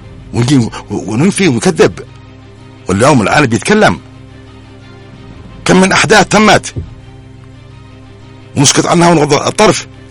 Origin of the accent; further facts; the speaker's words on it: Yemen; نحن يمنيين